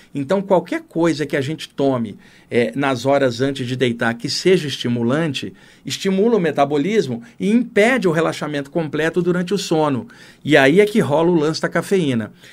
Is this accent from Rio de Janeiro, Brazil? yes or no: yes; Rio de Janeiro, Brazil; moved away as an adult; now in São Paulo, Brazil; Eu moro aqui em São Paulo, sou do Rio, estou há 30 anos em São Paulo.